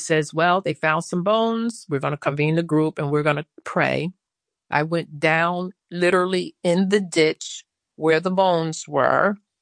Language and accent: English; Newburgh, New York, United States; born and raised in Newburgh, New York.